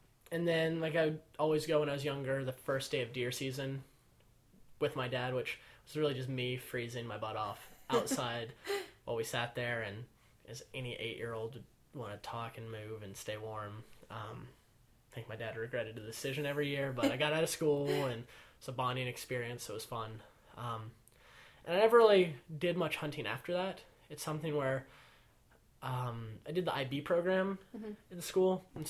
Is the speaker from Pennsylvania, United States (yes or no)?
no; Wichita, Kansas, United States; So like I said, I was raised in Wichita, Kansas, which is the south central part of the state. For what it's worth, the largest city in Kansas. We got that going for us. But I was raised in the city.